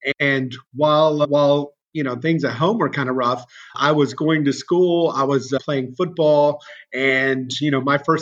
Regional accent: Florida, United States; born there; So I was born in Florida to a teenage mom.

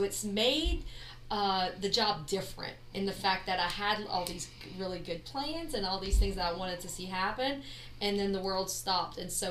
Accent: Morgan City, Louisiana, United States; I grew up in Morgan City.

